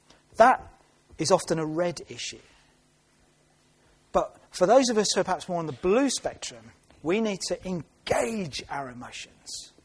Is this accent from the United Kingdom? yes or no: yes; United Kingdom; our culture shapes that perhaps we might be more blue than red, just by being British.